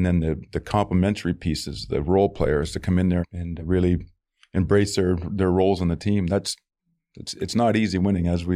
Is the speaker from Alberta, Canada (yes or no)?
yes; Edmonton, Alberta, Canada; I was from Edmonton, Alberta. That's my hometown. So I have family, friends.